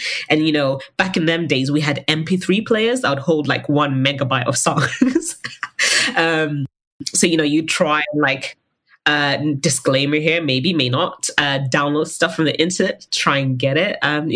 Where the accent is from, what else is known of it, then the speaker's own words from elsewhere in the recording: Zimbabwe; now in England, United Kingdom; I moved to England from Zimbabwe. And so I never really grew up here.